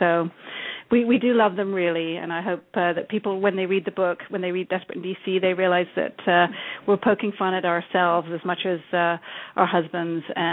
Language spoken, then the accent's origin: English; United Kingdom; I'm not sure I would have personally had the chutzpah to gatecrash a party at the White House, being British